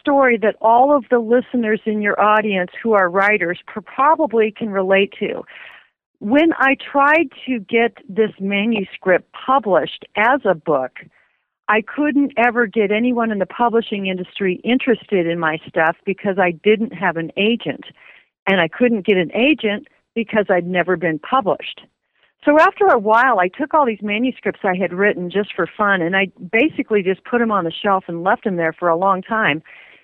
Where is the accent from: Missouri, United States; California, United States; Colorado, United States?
Colorado, United States; Boulder; Yes, or Boulder, Colorado